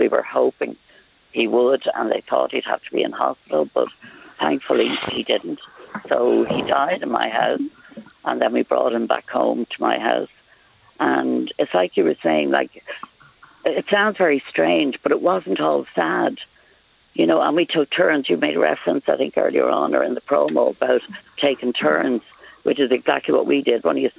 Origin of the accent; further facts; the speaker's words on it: Dublin, Leinster, Ireland; I'm born and bred in Dublin.